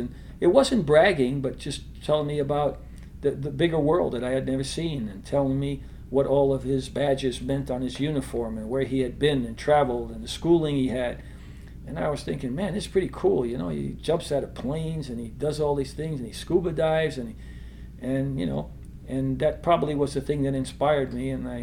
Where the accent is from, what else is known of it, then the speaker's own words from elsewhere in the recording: New York City, New York, United States; My parents spoke Spanish as a first language, and my generation was the first to learn English. We grew up in Harlem, which was a poor area.